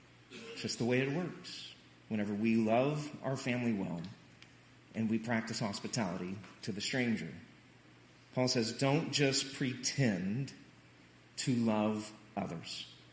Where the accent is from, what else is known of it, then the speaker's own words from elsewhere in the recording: Missouri, United States; I'm from Southwest Missouri, not a bandwagon guy.